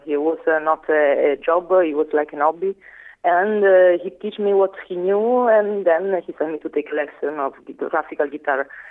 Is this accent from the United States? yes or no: no; Novara, Piedmont, Italy; English is a second language; I came from Novara, and I was born in Novara.